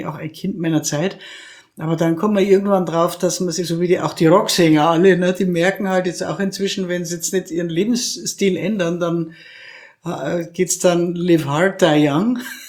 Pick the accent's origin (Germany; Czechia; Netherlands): Germany; Krailling, Bavaria; Ich in München drin war ich nie, also nur mal ein Jahr, das hat mir da gereicht. Und ich bin in Kreiling im Würmtal aufgewachsen. Mhm. Das war die ganze … ansässig.